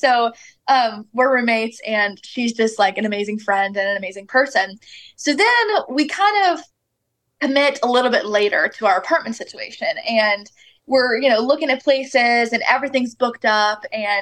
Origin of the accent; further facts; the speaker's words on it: Baton Rouge, Louisiana, United States; also born or lived in Austin; now in Nashville, United States; So basically I was born and raised in Baton Rouge, and then I went to college at the University of Texas in Austin, Texas.